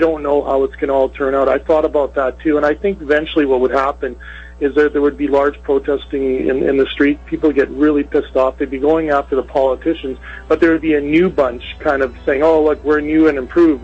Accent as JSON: {"language": "English", "country": "Canada", "tie": "born there", "said": "I was born in Canada."}